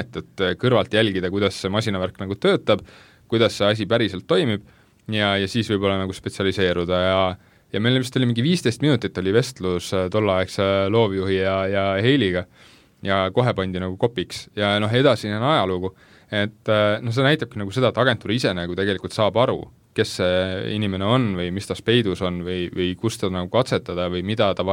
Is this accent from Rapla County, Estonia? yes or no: no; Lääne-Viru County, Estonia; ma ise olen nagu Lääne-Virumalt tegelikult pärit